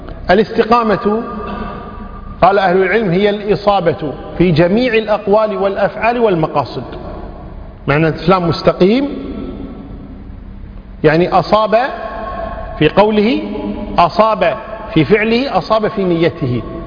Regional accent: Kuwait; عندنا بالكويت أبو الزوجة شو نسميه؟

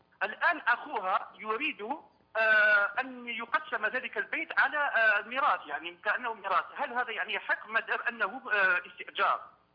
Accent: Algeria; يعني هكذا عندنا في الجزائر معروفين أولياء الصالحين

